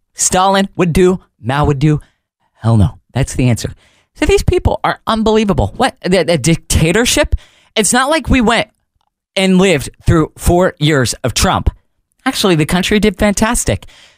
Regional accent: Pennsylvania, United States; Pennsylvania, it's a nail biter. He's up 1 point. That's my home state.

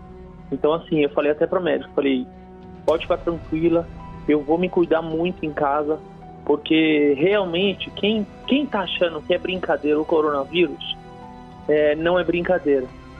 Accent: São Paulo, Brazil; Sim, sou de São Paulo, Zona Norte, aqui em Santana.

